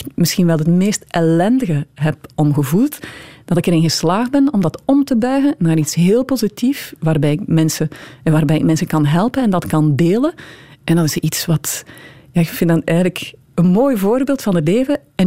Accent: Eeklo, East Flanders, Belgium; moved away as an adult; En ik kwam ook uit uit Eeklo, een beschermd milieu, klein gemeente.

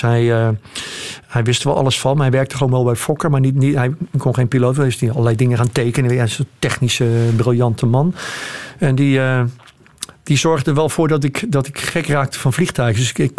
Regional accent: Rotterdam, South Holland, Netherlands; born there; Ik ben ook geboren in Rotterdam.

